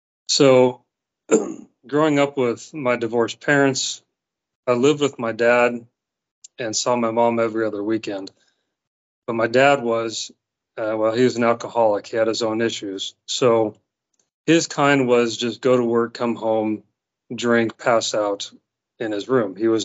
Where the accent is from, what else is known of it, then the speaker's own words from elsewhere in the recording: Seattle, Washington, United States; moved away; Yeah, I'm actually from Seattle, Washington. And I'm used to much colder temperatures, and I did not expect it to get this cold when I moved down to the American South